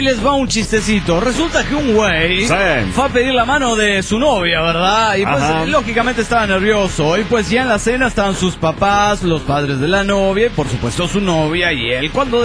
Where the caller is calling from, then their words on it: State of Mexico, Mexico; desde el Estado de México, México.